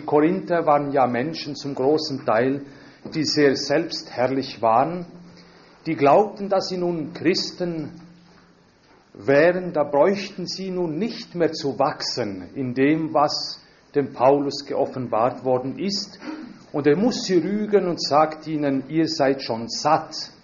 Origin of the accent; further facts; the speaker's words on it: Valais, Switzerland; Ich komme aus der Südwestschweiz. Man spricht dort das südlichste Deutsch. Das ist ein Dialekt, der zwar französisch gedacht wird, kann man sagen.